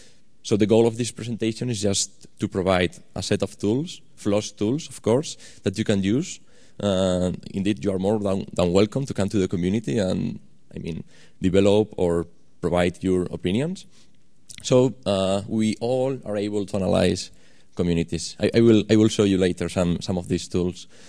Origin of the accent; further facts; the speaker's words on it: Madrid, Community of Madrid, Spain; I'm coming from Madrid. We still have some money to come here in Spain.